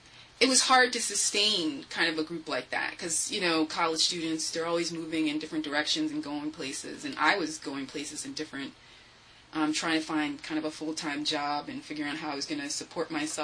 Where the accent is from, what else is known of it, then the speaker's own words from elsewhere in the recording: Germantown, Pennsylvania, United States; born there; because I was born there. I didn't grow up there, but I was born in Germantown Hospital.